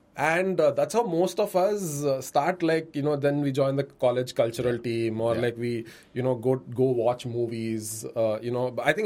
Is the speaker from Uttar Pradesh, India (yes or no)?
no; Bengaluru, Karnataka, India; So I'm basically from Bangalore, born, brought up there.